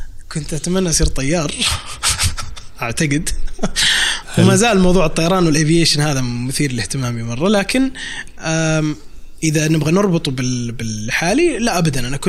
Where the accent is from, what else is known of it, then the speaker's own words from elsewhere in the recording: Saudi Arabia; صارت عندنا في السعودية قبل فترة طويلة